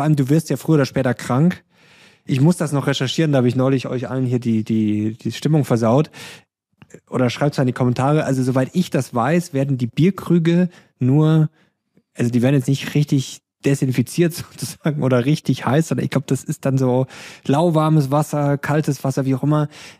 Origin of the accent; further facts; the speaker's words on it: Rosenheim, Bavaria, Germany; ich war am Sonntag in meiner alten Heimat in Rosenheim.